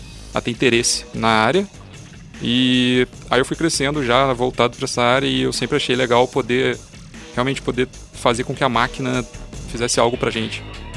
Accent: Volta Redonda, Rio de Janeiro, Brazil; now in São Paulo, Brazil; Bom, eu sou do interior do Rio, Volta Redonda. Morei em algumas outras cidades. Não estava em Volta Redonda até vir para São Paulo.

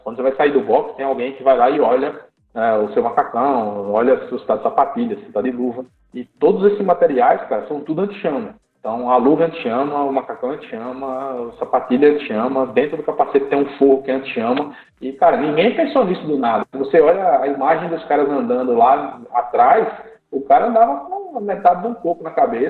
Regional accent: Northeast Region, Brazil; É, eu sou do Nordeste, né?

